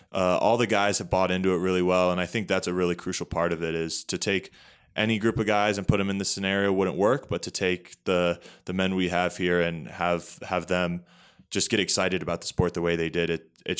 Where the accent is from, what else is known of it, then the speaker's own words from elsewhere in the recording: Virginia, United States; So I'm from Northern Virginia, pretty close to the D.C. area, so about 30 minutes outside of D.C.